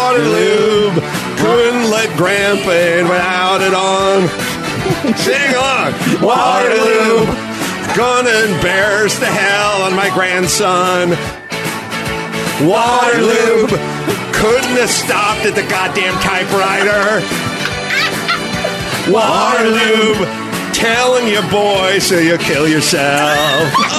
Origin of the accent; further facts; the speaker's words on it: North Hollywood, California, United States; Wait, where is that? I'm from North Hollywood.